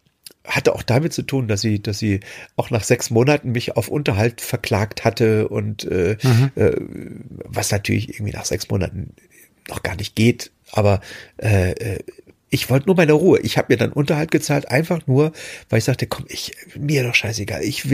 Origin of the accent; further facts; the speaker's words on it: East Germany, Germany; meine alte Heimat, die DDR, verlassen habe, um im Westen zu gehen.